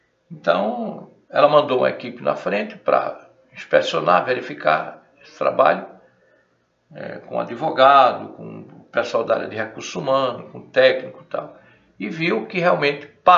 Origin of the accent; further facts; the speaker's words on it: Vitória de Santo Antão, Pernambuco, Brazil; aos 16 anos de idade, eu comecei a estagiar numa rádio em Vitória de Santo Antão, minha terra natal, Rádio Tabocas